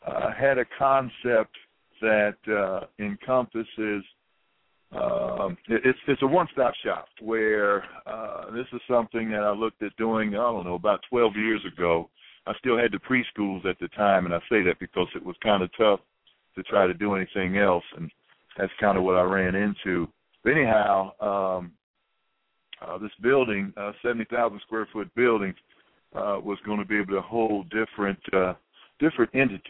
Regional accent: Columbus, Ohio, United States; born and raised in Columbus, Ohio, former OSU and East High School basketball player.

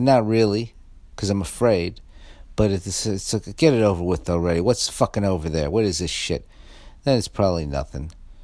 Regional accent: Staten Island, New York, United States; also born or lived in Pennsylvania; I'm from New York, but I'm not from. I'm from Staten Island, which is not. That's the Midwest of New York. And then I lived in Pennsylvania too

